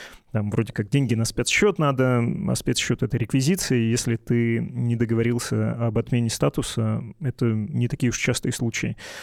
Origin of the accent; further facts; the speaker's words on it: Russia; moved away as an adult; Я когда уезжал из России в 2022 году, я пошел перед тем, как покинуть родину, как мне казалось, ненадолго